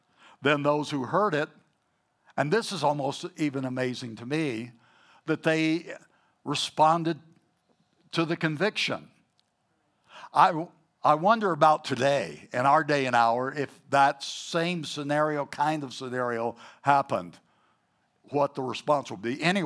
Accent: the South, United States; accent: Southern; I just dipped into my old Southern accent.

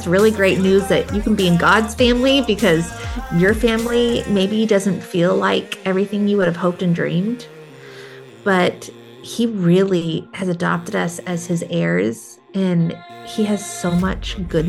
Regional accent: California, United States; But I was raised mostly in Southern California and in a really dysfunctional home.

